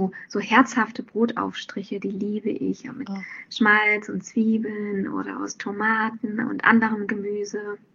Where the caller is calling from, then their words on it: Cologne, North Rhine-Westphalia, Germany; Ja, ich bin jetzt aus Köln zugeschaltet.